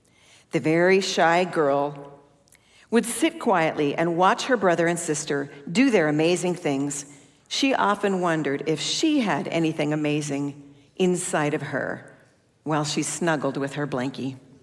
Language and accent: English; California, United States; also born or lived in Orange / Santa Barbara / Poway / Fullerton; I was born in Orange, California, to wonderful parents … my mom is here today. Yes. We grew up in various places around Southern California, including Santa Barbara, Poway, Fullerton, Yorba Linda, just to name a few.